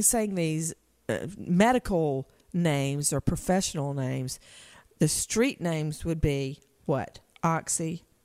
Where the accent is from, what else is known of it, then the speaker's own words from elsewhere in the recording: Macon, Georgia, United States; And it was in my hometown.